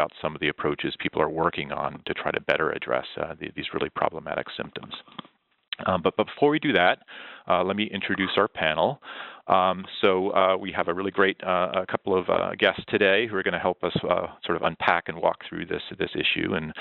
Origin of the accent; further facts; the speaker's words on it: Texas, United States; He's actually from my home state of Texas